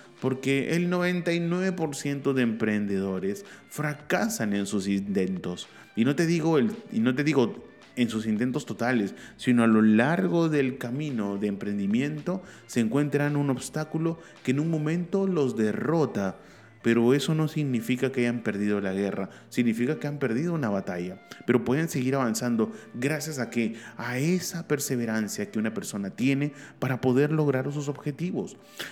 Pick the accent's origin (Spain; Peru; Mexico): Peru; Nos indican realmente que, al menos en mi país, en Perú, la gente desea emprender